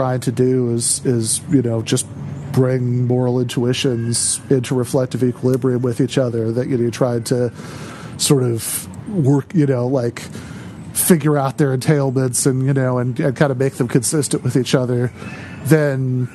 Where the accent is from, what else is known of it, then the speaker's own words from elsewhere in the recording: East Lansing, Michigan, United States; moved away as an adult; I grew up in East Lansing, and then I started off college at Lansing Community College